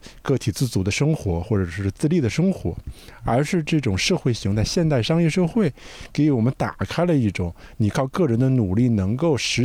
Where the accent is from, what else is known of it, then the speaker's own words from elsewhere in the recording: Shandong, China; also born or lived in Guangdong; 因为我是山东人，但是最初念大学在中山大学，对，我是2002年